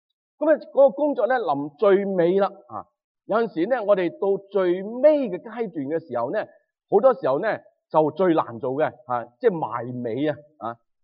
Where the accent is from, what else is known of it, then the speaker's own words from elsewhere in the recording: Guangdong, China; 咁大家即系我哋广东人啦，我哋就通常咧就会话三十六雀咧就走为咩啊上雀啊嘛吓。